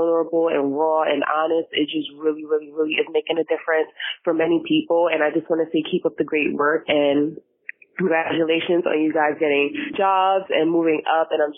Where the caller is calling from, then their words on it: New York, United States; Hey, Mikey. Hey, Randy. Hey, Drew. I'm calling from New York. You guys should know me by now.